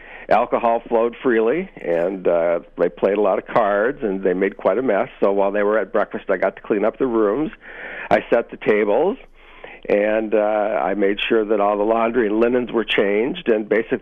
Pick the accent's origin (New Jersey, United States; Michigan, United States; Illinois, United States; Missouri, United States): Michigan, United States; Sault Ste. Marie; Growing up in the Sioux back in the 70s, it was very common for young people who are going away to college